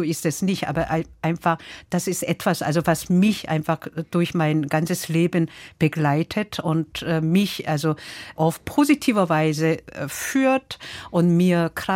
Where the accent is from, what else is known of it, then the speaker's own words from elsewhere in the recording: South Korea; German is a second language; ich bin ja in Korea geboren und aufgewachsen mit westlichen klassischer Musik und aber auch also koreanische traditionelle Musik.